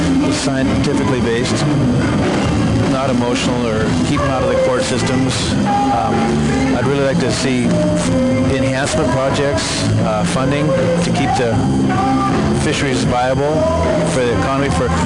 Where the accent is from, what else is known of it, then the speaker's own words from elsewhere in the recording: Cordova, Alaska, United States; Yes, born and raised in Cordova, lifelong Alaskan.